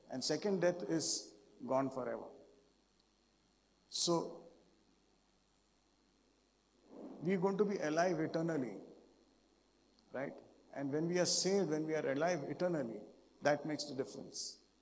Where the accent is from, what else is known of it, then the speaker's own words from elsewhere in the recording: Mumbai, Maharashtra, India; By the way, I come from Bombay and the name of the place where I come from is called as Thana.